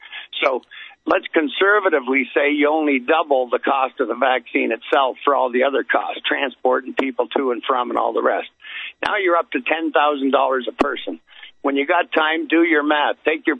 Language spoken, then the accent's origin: English; Canada; If I'm allowed to talk about this, I'm just a Canadian